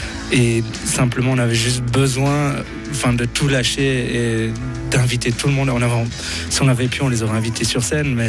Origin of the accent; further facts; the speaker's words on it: Switzerland; on est suisse, on est d'un pays où on a le droit de le faire